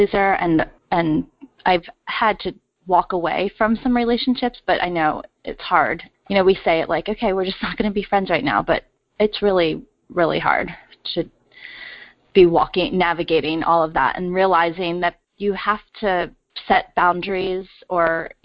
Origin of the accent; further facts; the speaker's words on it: United States; just because I look Asian, but I was raised in America.